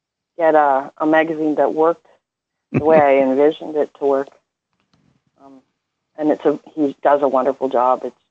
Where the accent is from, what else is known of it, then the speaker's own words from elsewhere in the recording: Canada; I'm sorry, I'm Canadian.